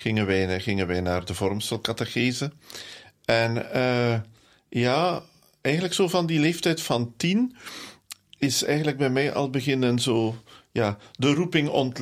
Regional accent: Nederhasselt, East Flanders, Belgium; also born or lived in Ninove; Goh, ik ben een Ninoviter. Ik ben geboren in Ninove, maar opgegroeid in Nederasselt bij Ninove, een klein dorpje daarnaast. En ik ben de oudste van een gezin van 2. Ik scheel 6 jaar met mijn broer.

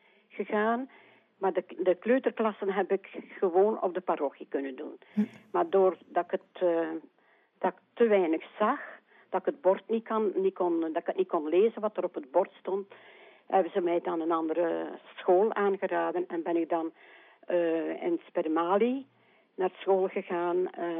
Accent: Knesselare, East Flanders, Belgium; born there; Ik ben eigenlijk geboren te Knesselaren. Dus tegen de kant een Alter. Mee naar Brugse op, naar West-Vlaanderen op.

